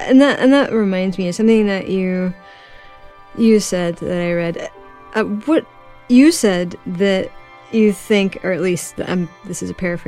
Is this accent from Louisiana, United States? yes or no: no; Houston, Texas, United States; I came from Houston, which is, you know, it's not, I love that town, but it's not known for its natural beauty.